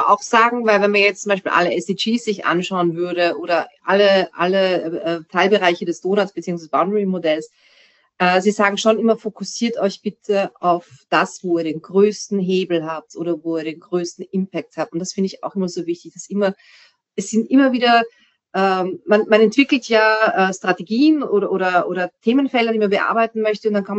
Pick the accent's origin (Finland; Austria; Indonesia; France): Austria; und das freut mich als Österreicherin auch, dass halt auch da österreichische und nicht immer nur aus Deutschland Beispiele drin sind